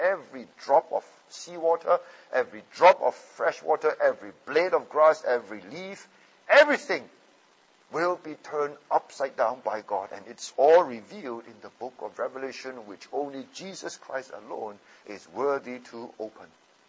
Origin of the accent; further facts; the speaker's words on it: Australia; So when you go to Kenya as an Australian